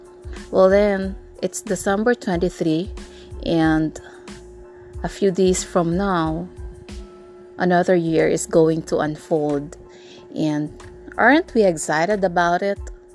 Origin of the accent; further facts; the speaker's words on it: Philippines; I'm from the Philippines.